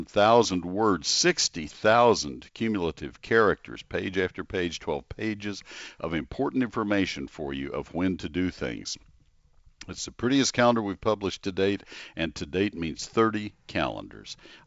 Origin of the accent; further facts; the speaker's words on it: College Station, Texas, United States; And the fact that I'm from College Station does not impact my answer.